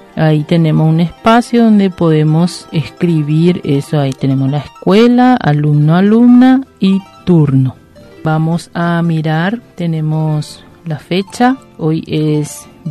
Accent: Paraguay; Nosotros como paraguayos y paraguayas tenemos varias costumbres y varias tradiciones que seguimos haciendo.

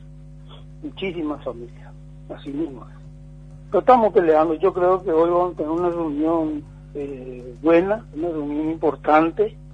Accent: Paraguay; como todo paraguayo de bien y como toda persona humana

